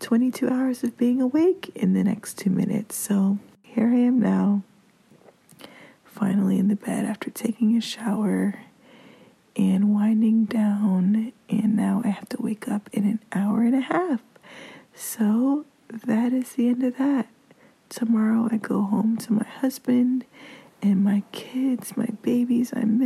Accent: Miami, Florida, United States; So I'm from Miami. I was born here, and I know nothing about Miami culture and all the pockets of town

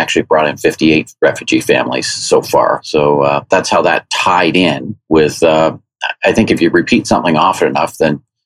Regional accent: Guelph, Ontario, Canada; It happened to be in my hometown where I live in Guelph, Ontario.

